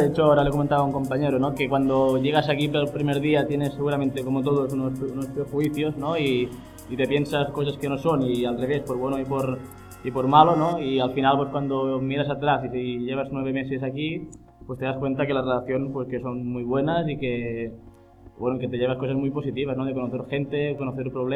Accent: Reus, Catalonia, Spain; also born or lived in Barcelona; el hecho de que yo soy de Reus y he estado 4 años por Barcelona y alrededores

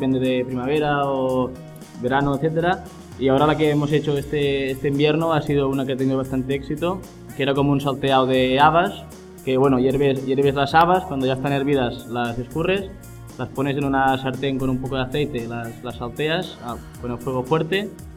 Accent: Reus, Catalonia, Spain; also born or lived in Barcelona; el hecho de que yo soy de Reus y he estado 4 años por Barcelona y alrededores

